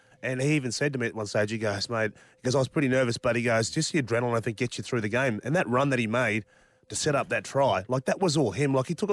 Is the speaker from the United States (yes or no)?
no; Queensland, Australia; being a Queenslander